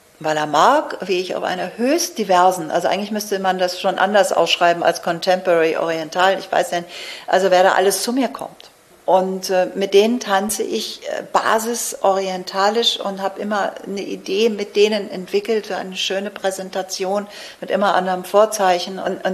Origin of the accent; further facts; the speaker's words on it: Hamburg, Germany; ich bin Ostfriesin. Ich bin in Hamburg aufgewachsen, ich bin echt eine Dern.